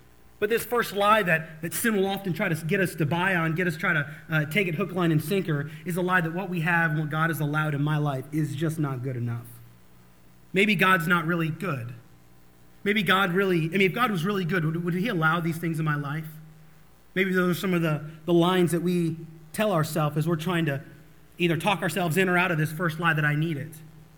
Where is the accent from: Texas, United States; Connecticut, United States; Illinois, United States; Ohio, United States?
Illinois, United States; And I grew up in like cornfield country, so when I say Illinois, don't think Chicago.